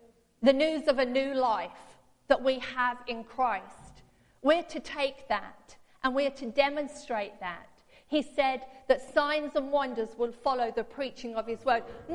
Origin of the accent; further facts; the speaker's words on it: United Kingdom; And I began to think how being British We're part of the United Kingdom.